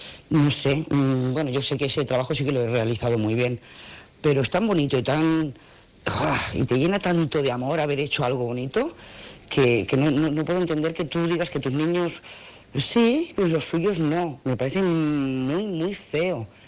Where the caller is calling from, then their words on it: Lloret de Mar, Catalonia, Spain; Hola, buenas noches … de Lloret de Mar.